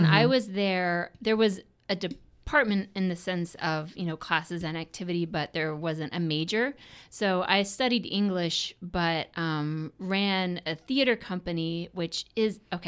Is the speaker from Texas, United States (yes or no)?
yes; Dallas, Texas, United States; also born or lived in Houston, United States / San Francisco, United States / New York, United States; I grew up in Dallas. I went to college in Houston and then was in San Francisco and New York before coming back to Texas.